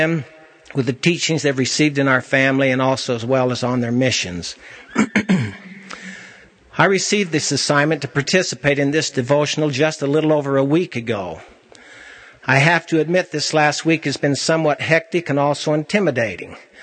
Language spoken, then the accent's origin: English; Salt Lake City, Utah, United States; also born or lived in Scotland / Australia; Both Sue and I were raised in Salt Lake City, but we have spent the better part of the last 9 years with the world being our home.